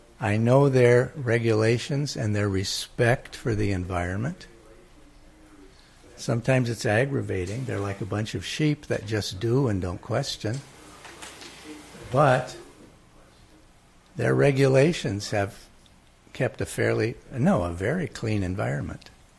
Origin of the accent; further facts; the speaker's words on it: Chicago, Illinois, United States; I grew up in Chicago. I'm a transplant from a big city that put aside a lot of public land. And I learned how to cross-country ski on golf courses and forest preserves in Chicago.